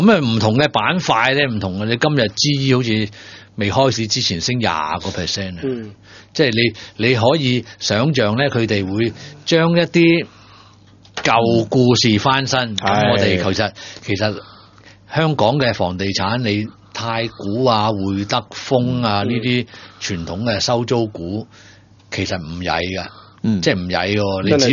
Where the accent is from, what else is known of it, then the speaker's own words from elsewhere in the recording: China; 即係其實我哋中國人都有幾個好叻嘅